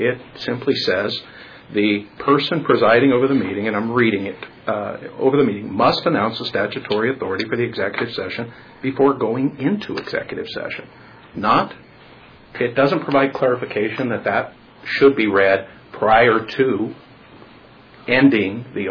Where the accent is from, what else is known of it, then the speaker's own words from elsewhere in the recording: Nyssa, Oregon, United States; my hometown in Nissa, Oregon